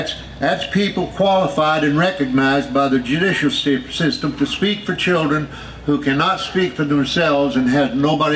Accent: Mount Airy, North Carolina, United States; placing it in my hometown, Mount Airy, where our show was born

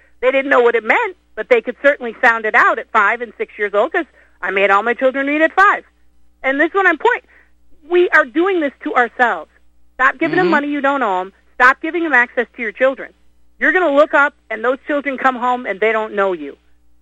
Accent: the South, United States; Well, I'm from the South

